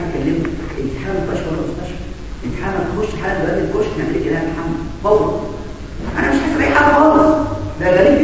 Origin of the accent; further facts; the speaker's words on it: Egypt; احنا عندنا في مصر عالم رياض السوما